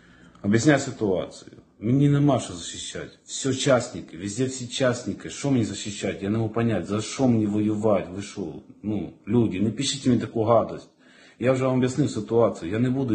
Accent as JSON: {"language": "Russian", "country": "Ukraine", "said": "Вот у меня вопрос к украинцам. Я тоже украинец."}